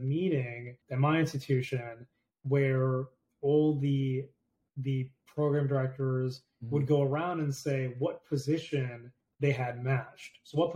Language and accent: English; New Jersey, United States; you know, I grew up in Jersey. I went to med school in New York.